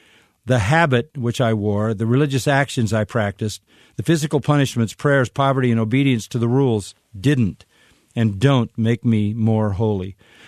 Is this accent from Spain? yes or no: yes; Madrid, Community of Madrid, Spain; English is a second language; I am from Madrid, Spain.